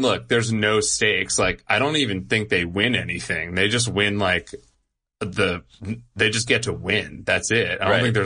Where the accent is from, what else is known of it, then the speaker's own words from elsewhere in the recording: Connecticut, United States; because I'm from Connecticut